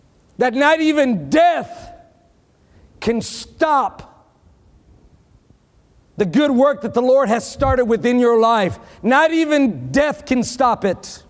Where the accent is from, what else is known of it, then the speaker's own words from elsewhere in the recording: Texas, United States; I know I was born and raised in Texas, and I have a lot of Facebook friends that I went to high school